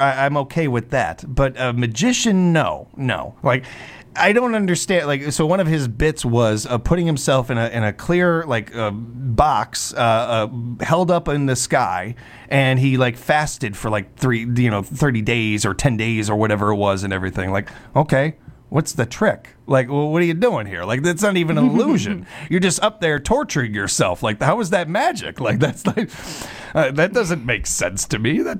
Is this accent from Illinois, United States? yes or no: yes; Chicago, Illinois, United States; Like, I'm from over here. I'm from Chicago and stuff.